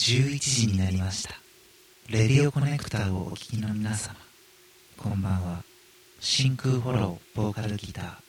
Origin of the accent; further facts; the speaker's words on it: Ibaraki, Japan; 地元茨城県にいて、とんでもないニュースが発表されました